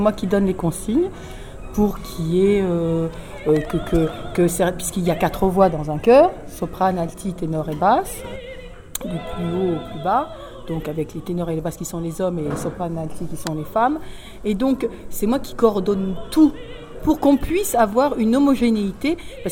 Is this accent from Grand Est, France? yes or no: yes; Nancy, Grand Est, France; Et j'ai commencé à Nancy, dans ma ville natale.